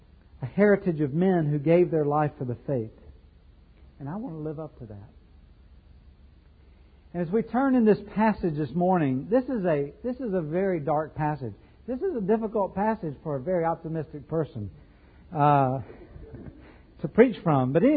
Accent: Macon, Georgia, United States; father of four children, born and raised in Macon, Georgia … a family involved in real estate.

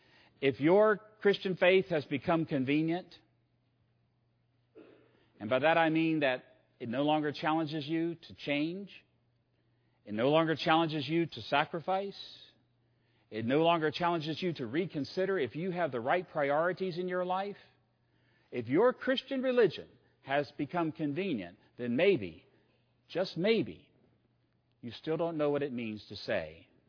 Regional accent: Virginia, United States; Now, I come from Virginia. And I hate to tell you this, but we have the best state flag in the Union.

